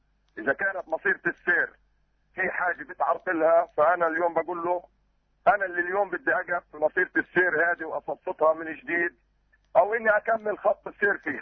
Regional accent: Gaza, Gaza Strip, Palestine; أنا إنسان حر من غزة

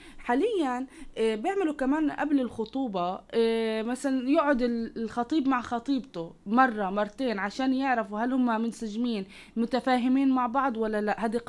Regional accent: Palestine; عندنا في فلسطين موجود

